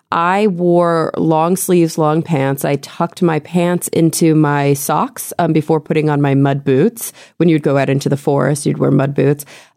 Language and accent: English; Texas, United States; when I was growing up in Texas in the South, where we have a horrible problem with mosquitoes